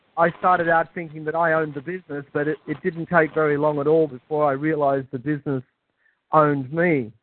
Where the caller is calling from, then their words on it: Melbourne, Victoria, Australia; I'm calling from Melbourne, Australia.